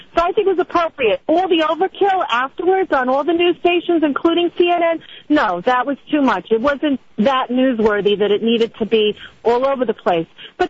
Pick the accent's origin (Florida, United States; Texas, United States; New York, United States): New York, United States; I'm a New Yorker, and we need sometimes as New Yorkers we need to talk about our feelings.